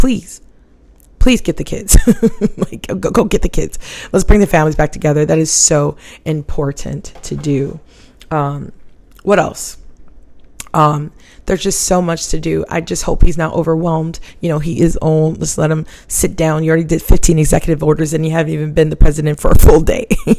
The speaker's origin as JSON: {"language": "English", "region": "Hawaii", "country": "United States", "tie": "born or raised there", "said": "Like, growing up in Hawaii, like, the struggle's real, okay? I mean, let's not negate the fact that, you know, we speak broken English in Hawaii."}